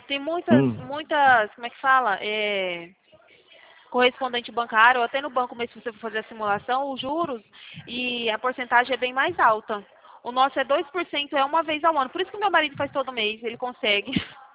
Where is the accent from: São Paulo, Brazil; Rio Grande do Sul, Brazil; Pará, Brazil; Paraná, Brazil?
São Paulo, Brazil; Araçatuba; Nós somos aqui de Araçatuba, interior de São Paulo.